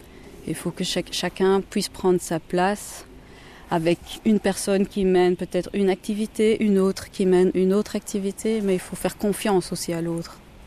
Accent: Belgium; Et ça, c'est inimaginable chez nous en Belgique de tout voir.

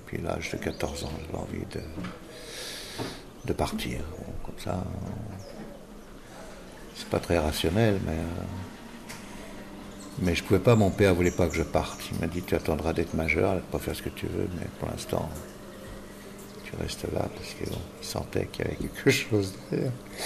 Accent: France; moved away; L'année importante, c'est l'année où j'ai quitté la France pour venir ici, le 15 août 69. Puis on est arrivé ici le 4 octobre.

